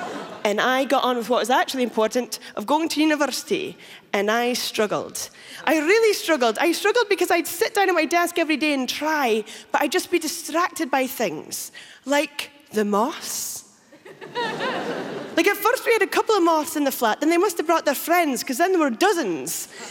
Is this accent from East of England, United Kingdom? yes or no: no; Scotland, United Kingdom; I am from Shetland, if you don't know what Shetland is, because you're not those two people there, Shetland is a tiny Scottish island way, way up in the North Sea.